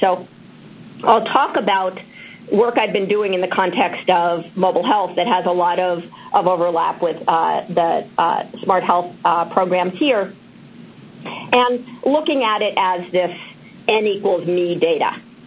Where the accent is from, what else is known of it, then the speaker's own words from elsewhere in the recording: California, United States; Growing up in California, I am a Californian when it comes to a broader notion of health and wellness.